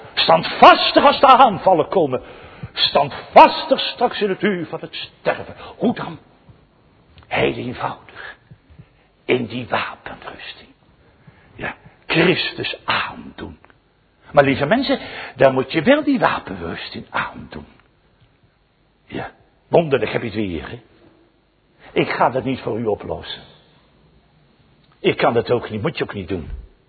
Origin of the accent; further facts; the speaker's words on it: Scheveningen, South Holland, Netherlands; born there; Ik ben in Scheveningen geboren, dat weet je.